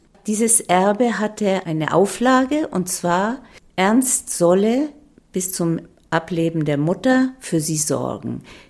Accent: Argentina; moved away as an adult; also born or lived in Montevideo, Uruguay / Switzerland / Belgium; Ich bin in Montevideo geboren und Argentinien aufgewachsen. Dann kam ich in die Schweiz zum Studieren und nach Belgien.

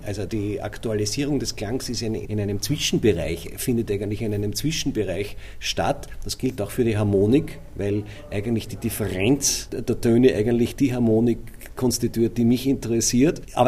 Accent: Linz, Upper Austria, Austria; Das war natürlich für mich als Linzer auch ein Incentiv

